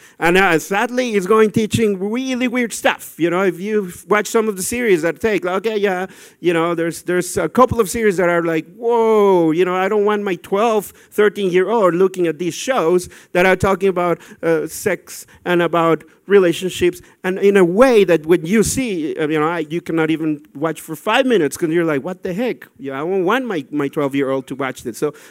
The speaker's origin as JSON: {"language": "English", "country": "Mexico", "lives_now": "Australia", "said": "for those that are new. I'm originally from Mexico. I'm Australian, and I'm married to a beautiful Dutch girl. Have two kids that were born in Germany."}